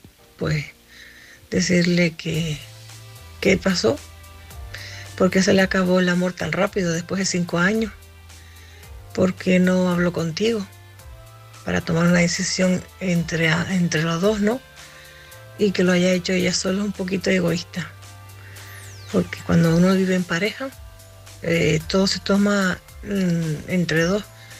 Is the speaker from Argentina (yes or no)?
no; Canary Islands, Spain; now in A Coruña, Spain; Soy la tinerfeña que llamo de Coruña.